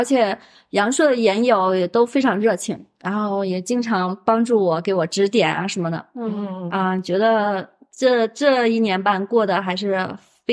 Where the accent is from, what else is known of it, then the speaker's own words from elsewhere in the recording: Xining, Qinghai, China; 但是我们西宁人就是有这种毛病，就是我们西宁人买房最多的就是成都